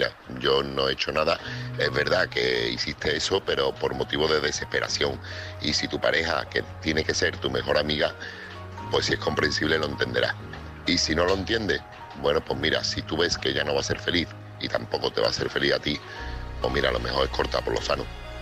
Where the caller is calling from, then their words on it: Seville, Andalusia, Spain; corresponsal de Sevilla